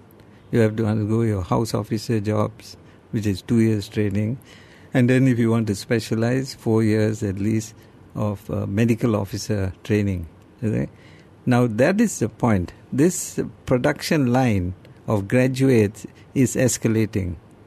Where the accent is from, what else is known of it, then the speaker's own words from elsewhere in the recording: Singapore; my parents had come from Ceylon in the early 30s, actually. And I was born in Singapore on the in 1934. You know, and then of course, school, did everything in Singapore. Even was in Singapore during the Japanese occupation